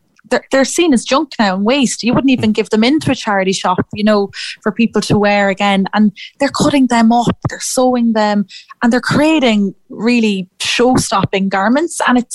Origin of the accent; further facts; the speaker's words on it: Athlone, Leinster, Ireland; I'm from Athlone myself.